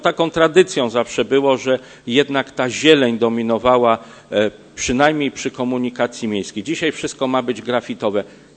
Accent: Poznań, Greater Poland Voivodeship, Poland; a fantazję mamy z kolei w miesiącach letnich jako poznaniacy

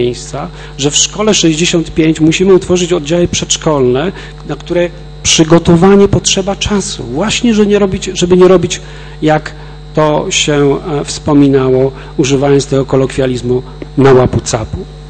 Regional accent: Poznań, Greater Poland Voivodeship, Poland; wychowałem się na Winogradach, tak? Żyję tam od 70. roku, więc wiem, co się tam dzieje na Winogradach

